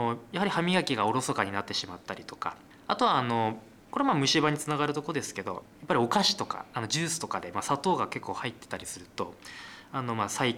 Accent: Yurihonjo, Akita, Japan; 出身は秋田県の由利本荘市というところに

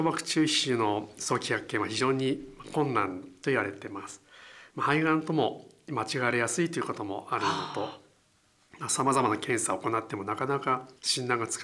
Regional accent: Tochigi, Japan; now in Iwate, Japan; 出身は栃木県ですので、東北に近いということもありましたけども、岩手に来てみましたら、やっぱり冬来ましたのですごい寒かったですね。

